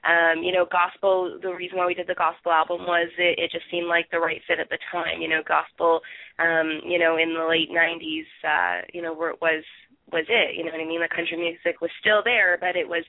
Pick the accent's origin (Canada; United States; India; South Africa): Canada; I'm a Canadian girl and I'll always be a Canadian girl, I have my Canadian roots